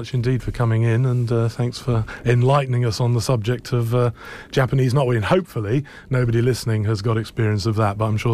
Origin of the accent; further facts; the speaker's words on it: London, United Kingdom; I came originally from North London